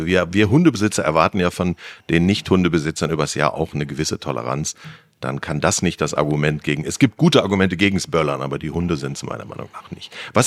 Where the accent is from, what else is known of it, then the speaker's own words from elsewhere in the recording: North Rhine-Westphalia, Germany; Das gab's bei uns in Ostwestfalen nicht.